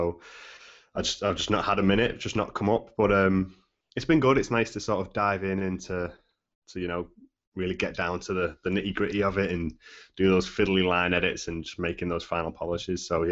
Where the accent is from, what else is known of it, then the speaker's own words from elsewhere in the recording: United Kingdom; accent: British; I didn't know my British accent was coming across in my writing, but yeah.